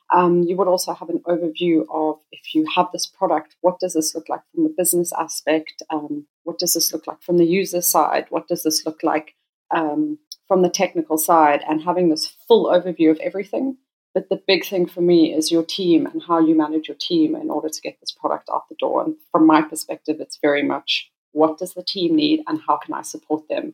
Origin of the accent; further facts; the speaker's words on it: South Africa; Thanks for having me. I'm originally from South Africa, hence the weird accent